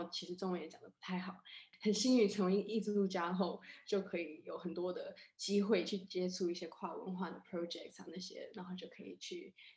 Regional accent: Australia; Chinese is a second language; 我是 Taiwanese Australian， 就是台湾澳洲人这样子。作为在一个西方背景长大的华人，

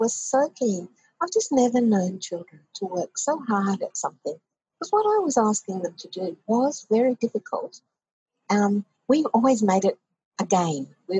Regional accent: Australia; They recommend that we find some other interest if we're Australian volunteers, you know, to go and do something else apart from your work.

